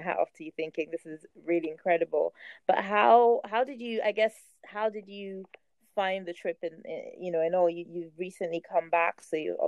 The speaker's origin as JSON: {"language": "English", "country": "Nigeria", "tie": "born or raised there", "said": "I grew up in Nigeria, so people would think, oh yeah, it'll be fine."}